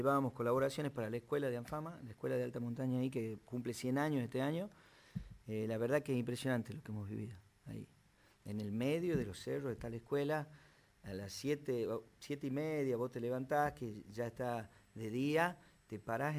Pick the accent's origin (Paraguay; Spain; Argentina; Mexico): Argentina; Banda del Río Salí, Tucumán; Yo soy de Banda del Río Salí. ¿Y eso? Está separado por el Río Salí de la capital, digamos.